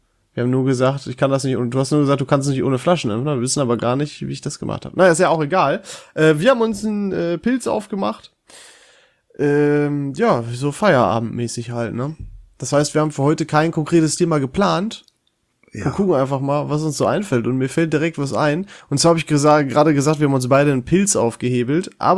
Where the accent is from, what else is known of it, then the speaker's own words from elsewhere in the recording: Dorsten, North Rhine-Westphalia, Germany; In Dorsten zum Beispiel, also aus meiner Heimatstadt, ist das eindeutig Veltins.